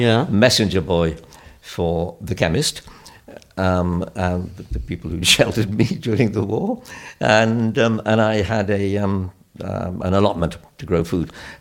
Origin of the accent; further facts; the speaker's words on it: Splott, Wales, United Kingdom; I was a kid from Splot.